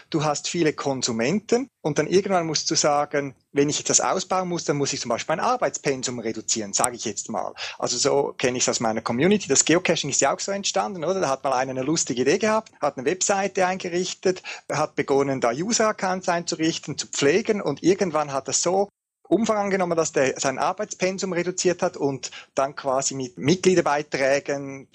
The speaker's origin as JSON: {"language": "German", "country": "Switzerland", "said": "Ich sehe es auch bei uns in der Schweiz mit Lokalradios"}